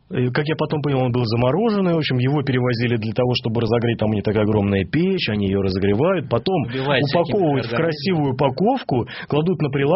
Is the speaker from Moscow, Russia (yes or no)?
yes; Moscow, Russia; Я москвич